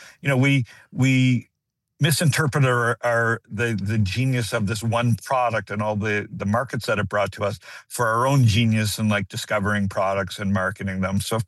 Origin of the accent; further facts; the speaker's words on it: Toronto, Ontario, Canada; growing up in Canada, in Toronto, and, you know, I was born in 65. So by the time I was like 12 in 1977